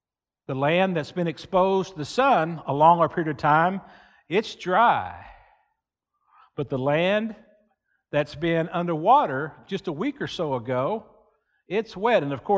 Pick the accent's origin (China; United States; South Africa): United States; Texas; Growing up in West Texas, I've experienced fishing in a dry lake bed.